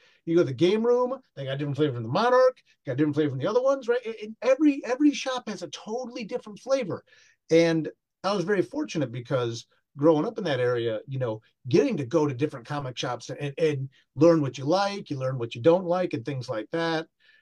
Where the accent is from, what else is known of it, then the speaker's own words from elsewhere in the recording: Toledo, Ohio, United States; Toledo is my hometown. It's where I grew up, Toledo area.